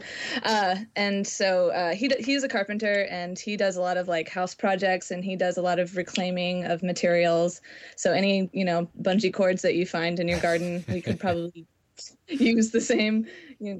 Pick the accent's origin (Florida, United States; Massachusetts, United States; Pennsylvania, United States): Florida, United States; now in Nashville, United States; Yeah, I'm from Florida originally, okay. So I guess the southeast.